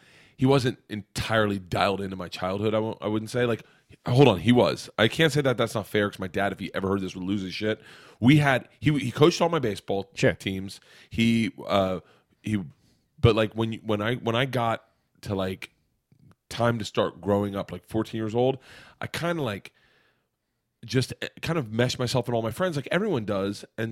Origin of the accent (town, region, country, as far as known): Tampa, Florida, United States; born or raised there